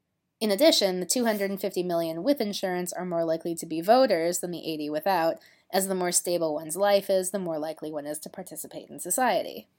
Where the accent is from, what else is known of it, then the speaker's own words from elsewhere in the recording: United States; moved away as an adult; if I was sent back to America without it, I literally would not be able to have it. My home country wouldn't provide me with an organ-saving operation